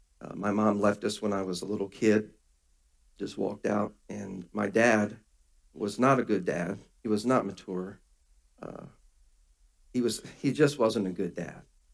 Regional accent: Baltimore, Maryland, United States; We had an alley where I grew up in Baltimore. I grew up on Cortez Road, and they were row houses. This is back when row houses were really row houses.

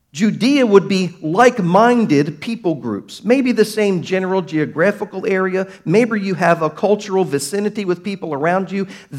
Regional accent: Baltimore, Maryland, United States; Hey, I'm from Baltimore, I can say that.

